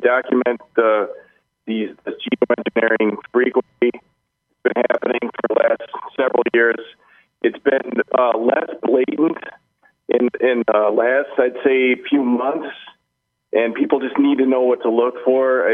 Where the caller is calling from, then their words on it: Chicago, Illinois, United States; I'm calling from the Chicago area